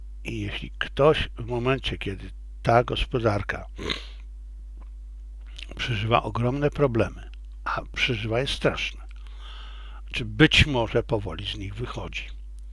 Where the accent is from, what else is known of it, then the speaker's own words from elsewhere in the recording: China; now in Poland; Ja jestem Chińczykiem. Ja kocham ten kraj. Ja chciałbym tam umrzeć. Chciałbym tam żyć. Tak samo jak jestem Polakiem, tutaj żyłem i funkcjonuję.